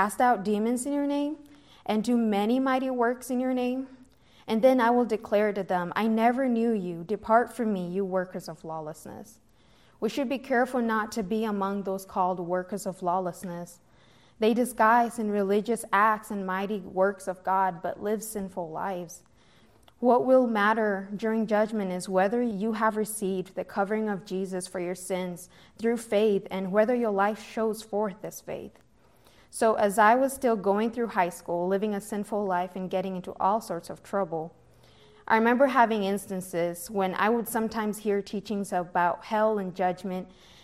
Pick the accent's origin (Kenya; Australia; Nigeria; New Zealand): Kenya; also born or lived in United States; caused them to make the decision to relocate back to my home country in Kenya. We went back in 2014, right in time for me to join high school.